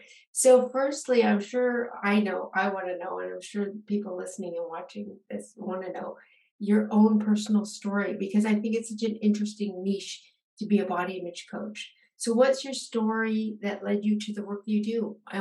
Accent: Canada; I'm a Canadian psychotherapist

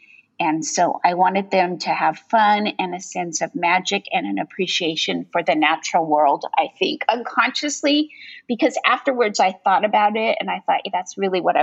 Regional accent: Yosemite, California, United States; when I was a child growing up in Yosemite

